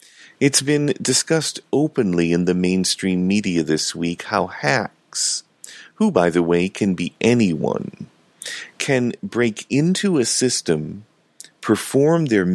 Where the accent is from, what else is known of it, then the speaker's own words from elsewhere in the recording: Wisconsin, United States; Paul Ryan, the Speaker of the House, from my home state of Wisconsin